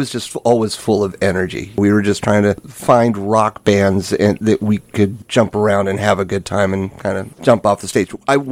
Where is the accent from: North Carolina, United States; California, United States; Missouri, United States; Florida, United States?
California, United States; San Diego; Tybee Island today reminds me of growing up in San Diego in the 70s.